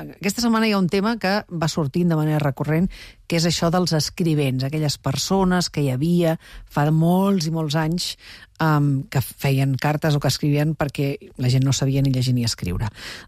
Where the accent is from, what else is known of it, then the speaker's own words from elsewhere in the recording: Cornellà de Llobregat, Catalonia, Spain; a Cornellà, que és la meva ciutat natal